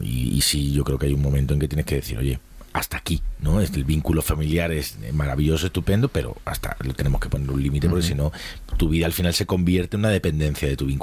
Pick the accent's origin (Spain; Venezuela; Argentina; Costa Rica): Spain; Málaga, Andalusia; now in Madrid, Spain; yo me fui de mi ciudad de origen, pues ha sido muy necesario en mi vida. Uh-huh. En Madrid, si no, me habría dado algo chungo, me habría vuelto a Málaga, seguro.